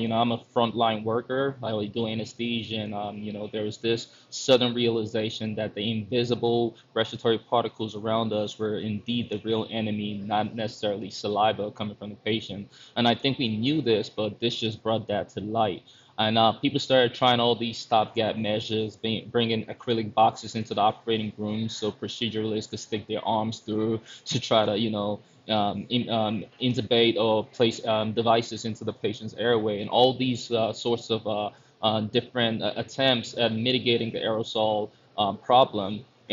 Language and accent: English; Nigeria; also born or lived in Canada; now in Mansfield, United States; I was born and raised in Nigeria and moved to Canada in 2004 with my family. Moved to Cleveland in 2012